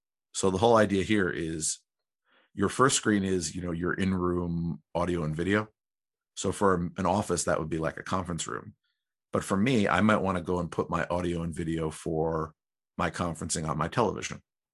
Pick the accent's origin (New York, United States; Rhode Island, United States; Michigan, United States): New York, United States; apparently a judge has determined that the state of New York, my home state, cannot force service providers